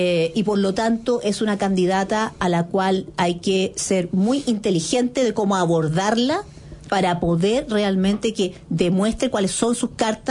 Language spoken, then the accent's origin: Spanish; Chile; a pesar de que soy chilena.